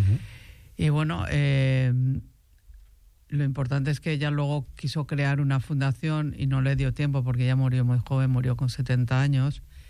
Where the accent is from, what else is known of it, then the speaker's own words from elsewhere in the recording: Venezuela; now in Spain; fíjate que mi madre en el año 65 vino a España, se divorció de mi padre y por eso vinimos de Venezuela.